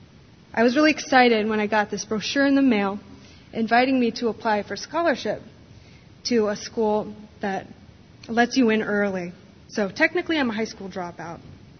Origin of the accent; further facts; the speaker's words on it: Ripon, California, United States; if you were in my hometown of Ripon, you might see these things called cane posters in people's yards in the front.